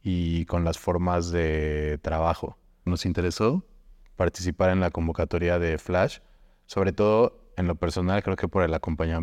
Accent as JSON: {"language": "Spanish", "region": "Mexico City", "country": "Mexico", "said": "soy de la Ciudad de México, pero bueno, como que mucho tiempo he estado entre Ciudad de México y Puebla."}